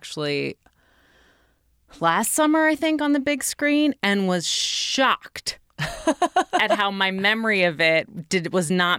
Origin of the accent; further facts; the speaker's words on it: New York, United States; I grew up in New York, and this idea of looking into other people's windows apartment buildings